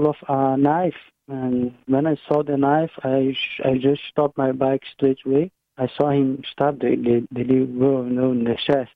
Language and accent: English; Rio de Janeiro, Brazil; now in Dublin, Ireland; Yeah, but I'm from Rio, and Rio is much worse than here.